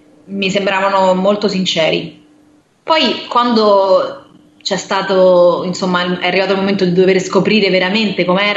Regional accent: Rome, Lazio, Italy; Però sai che a Roma parliamo tutti con un accento un po' diverso in base alla zona dalla quale veniamo, no? Quindi io e Ilari veniamo dalla stessa zona.

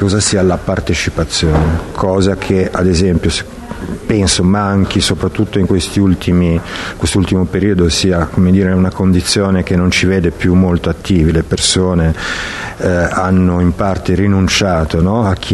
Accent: Genoa, Liguria, Italy; proveniamo da Genova, abbiamo vissuto il G8

